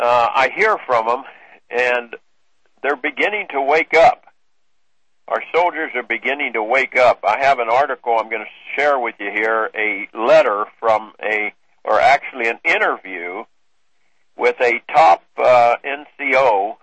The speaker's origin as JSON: {"language": "English", "town": "Washington", "region": "District of Columbia", "country": "United States", "tie": "born or raised there", "said": "I grew up in Washington, D.C., and I grew up with my friends there at Arlington Cemetery."}